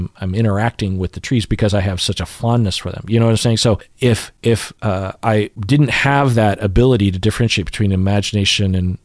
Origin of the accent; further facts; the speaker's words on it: Sammamish, Washington, United States; I grew up in Sammamish, Washington, in a house that was completely obscured by trees.